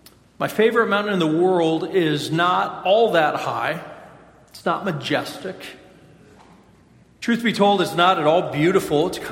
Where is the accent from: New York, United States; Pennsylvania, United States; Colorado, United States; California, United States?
Colorado, United States; Colorado Springs; Many of you know that I grew up in Colorado, and I love the mountains.